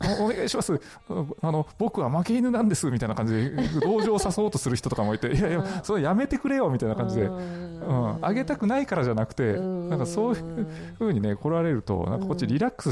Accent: Nagasaki, Japan; 結構長崎でも作ってるんですよ、もう減りましたけどね、島原半島、私のふるさと、あっちの方でも作ってますし

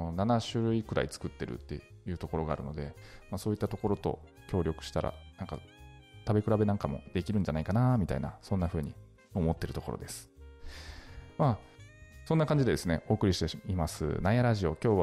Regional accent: Nagasaki, Japan; 私の出身がですね、長崎県の島原半島というところなんですけど、ここではですね、さつまいもを使った郷土料理、六兵衛という料理があります。

